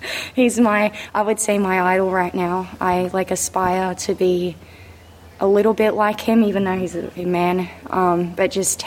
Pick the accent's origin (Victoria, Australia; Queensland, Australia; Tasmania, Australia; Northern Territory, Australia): Queensland, Australia; Brisbane; also born or lived in New South Wales; I started tennis in Brisbane because I was born in New South Wales, but I moved when I was two or three